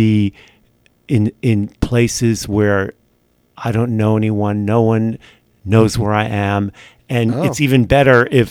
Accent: California, United States; also born or lived in New York; So I grew up there. I was actually born in New York. Mm-hmm. We moved. It was the dream to go west in 1962. And we started our lives in Southern California.

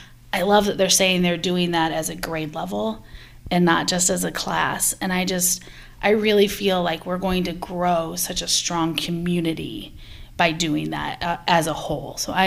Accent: Davenport, Iowa, United States; also born or lived in Washington, United States; I actually am originally from Davenport. My family moved to this area and I graduated from Washington.

